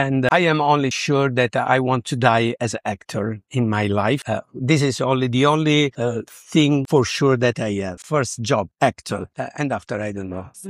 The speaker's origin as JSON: {"language": "English", "country": "Italy", "second_language": "English", "said": "I came from Italy."}